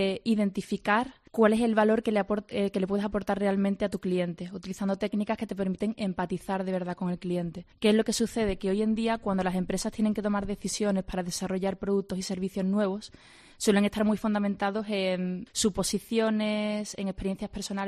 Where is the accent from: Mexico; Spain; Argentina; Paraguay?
Spain; Andalusia; estoy muy orgullosa de ser andaluza.